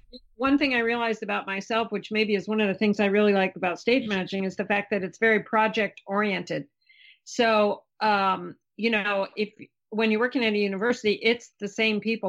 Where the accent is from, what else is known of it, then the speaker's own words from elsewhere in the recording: Albuquerque, New Mexico, United States; And I grew up in Albuquerque, so I'm thinking, what is this desert rat doing up here?